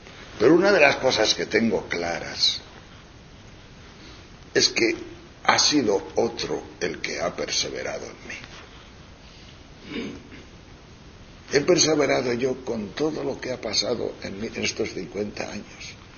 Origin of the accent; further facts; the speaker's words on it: Tejerina, Castile and León, Spain; Don Rufo era el cura de Tejerina, de mi pueblo.